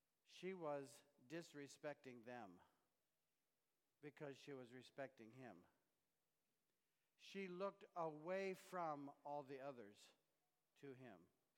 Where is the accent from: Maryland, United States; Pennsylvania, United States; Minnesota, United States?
Pennsylvania, United States; also born or lived in North Carolina / Iowa; I come from Pennsylvania, and before that, North Carolina, and before that, Iowa, and I think before that, heaven.